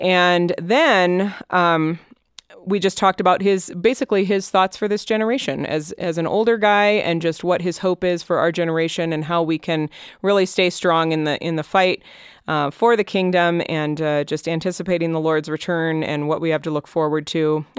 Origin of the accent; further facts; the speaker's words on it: California, United States; Californians represent. I'm originally from the Bay Area, so that is very exciting.